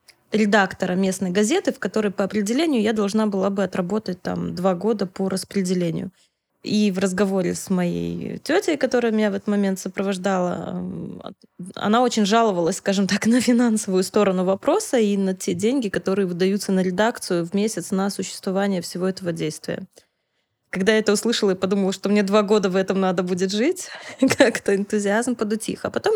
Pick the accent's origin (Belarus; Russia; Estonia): Belarus; А я из Беларуси, это тоже многие знают.